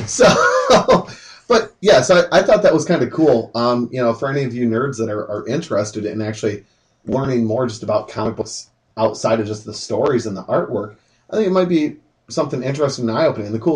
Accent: Toledo, Ohio, United States; born there; Trust me, I was born in Toledo, I got family there

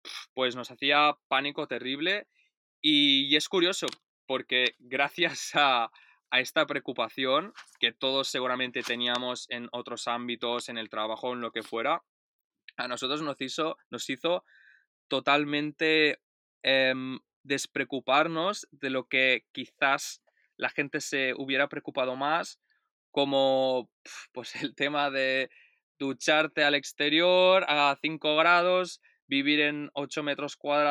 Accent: Barcelona, Catalonia, Spain; Yo, claro, como vengo de Barcelona, pues quizás esto es algo que tenemos más innato, ¿no?

